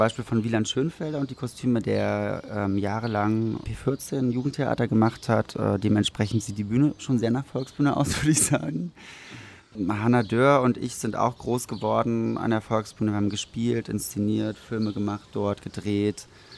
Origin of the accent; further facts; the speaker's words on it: Berlin, Germany; also ich bin 87 geboren und für mich war Berlin, also ich bin in Berlin aufgewachsen, in Prenzlauer Berg.